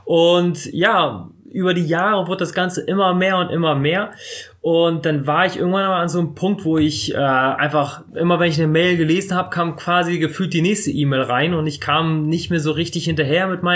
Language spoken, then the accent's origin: German; Bremerhaven, Bremen, Germany; Ja, also ich bin mit 2 Jahren nach Deutschland gekommen und dann direkt nach Bremerhaven. In Bremerhaven aufgewachsen, studiert und irgendwann mal weggezogen.